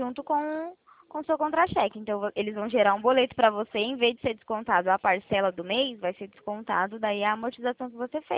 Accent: São Paulo, Brazil; Eu sou de São Paulo.

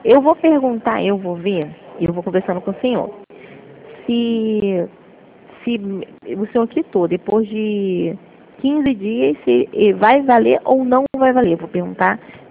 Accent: Rio de Janeiro, Brazil; É, a gente fica aqui em Madureira.

